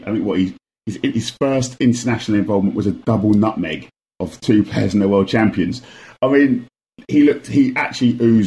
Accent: Ghana; I'm half Ghanaian, mate. I don't care what Ivory Coast do.

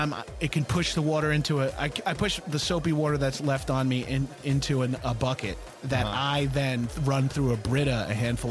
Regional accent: Nevada, United States; I grew up in just outside of Las Vegas.

